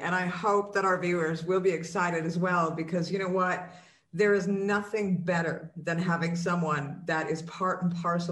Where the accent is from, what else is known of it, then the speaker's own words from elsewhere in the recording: Canada; I'm Canadian